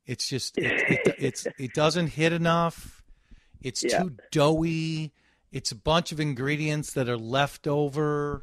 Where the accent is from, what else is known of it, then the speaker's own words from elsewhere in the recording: Golden Valley, Minnesota, United States; born there; that I was born in Golden Valley and Dan was born here and you were born in Lakeville